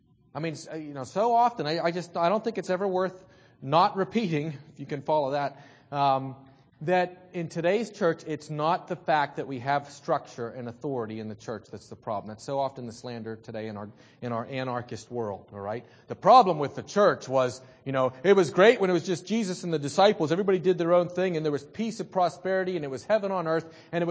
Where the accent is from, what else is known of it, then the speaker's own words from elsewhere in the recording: United States; as much as I'm an American and I'm happy to be an American, being an American is not a qualification for being a member of the church.